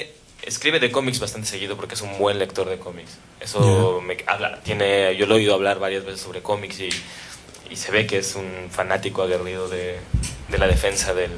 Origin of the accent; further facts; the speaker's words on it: Mexico; creemos todos los que somos mexicanos, apegados a la cultura